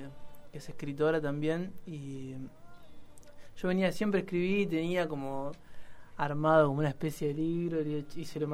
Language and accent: Spanish; Cañuelas, Buenos Aires Province, Argentina; now in La Plata, Argentina; Terminé la secundaria en Cañuelas y me vine a estudiar acá. Y bueno, me quedé. Igual a Cañuelas voy seguido porque trabajo allá una vez a la semana.